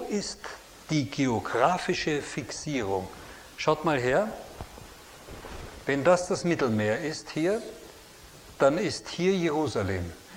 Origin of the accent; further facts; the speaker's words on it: Vienna, Austria; Nun, ich bin Wiener. Ich bin Wiener. Ich bin in der inneren Stadt groß geworden, also im Zentrum.